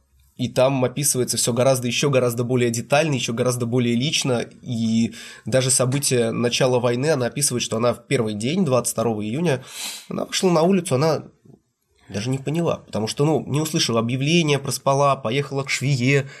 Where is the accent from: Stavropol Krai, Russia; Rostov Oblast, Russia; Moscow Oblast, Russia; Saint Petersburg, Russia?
Saint Petersburg, Russia; мы, как петербуржцы, ленинградцы, должны отдать долг памяти